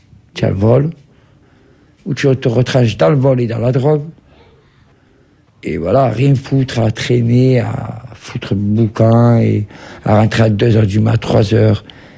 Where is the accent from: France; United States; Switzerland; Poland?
France; born there; Je suis né en France, je suis français.